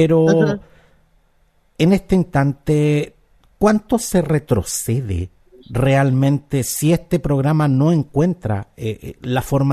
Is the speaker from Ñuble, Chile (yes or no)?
no; Santiago, Santiago Metropolitan Region, Chile; porque quienes somos de Santiago, la zona central en general